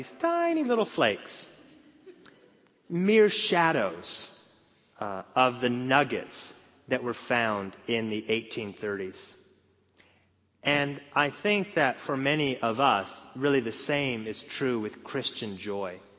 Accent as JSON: {"language": "English", "region": "West Coast", "country": "United States", "said": "I'm from the West Coast, and I was sure that that was California."}